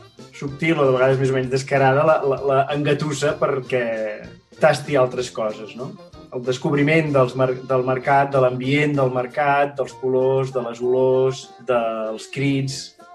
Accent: Ullastrell, Catalonia, Spain; now in Terrassa, Spain; ara sóc de Terrassa, bueno, sóc d'Ullastrell, però fa 10 anys que visc aquí a Terrassa

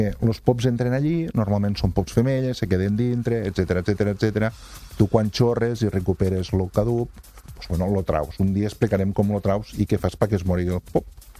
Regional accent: La Ràpita, Catalonia, Spain; Sí, claro, i vinc de la Ràpita

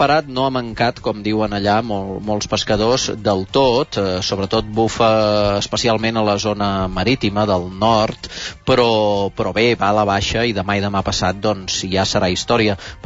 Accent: Barcelona, Catalonia, Spain; born there; jo sóc de ciutat, jo sóc nascut a Barcelona

